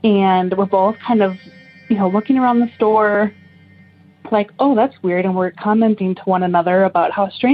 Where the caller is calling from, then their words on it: Minnesota, United States; I'm calling from Minnesota and I'm a newer listener.